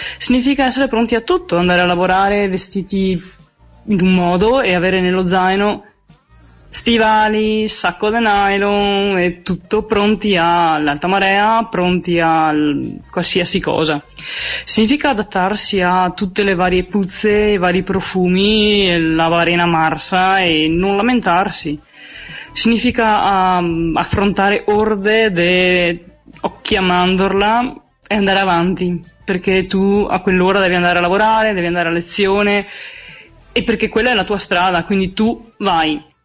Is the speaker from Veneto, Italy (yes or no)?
yes; Venice, Veneto, Italy; now in Pergine, Italy; sono stata trapiantata a Pergine, ma io sono originaria di Venezia, Venezia terraferma, quella che i veneziani definiscono amorevolmente con malcelato disprezzo campagne.